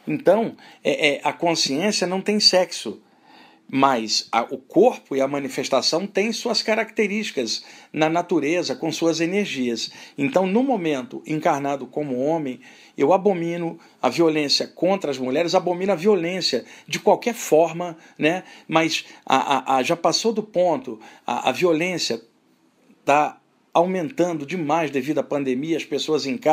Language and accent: Portuguese; Rio de Janeiro, Brazil; Eu cresci na Baixada Fluminense do Rio de Janeiro, área de periferia